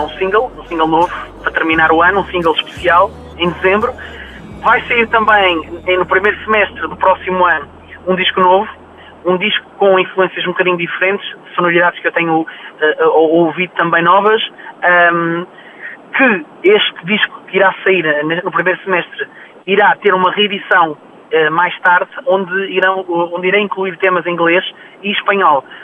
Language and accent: Portuguese; Portugal; Eu sei que sou português